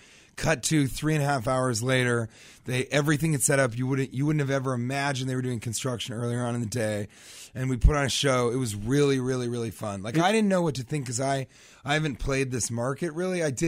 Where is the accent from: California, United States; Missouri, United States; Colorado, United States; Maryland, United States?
Colorado, United States; Denver; moved away; Yeah, I'm from Denver originally.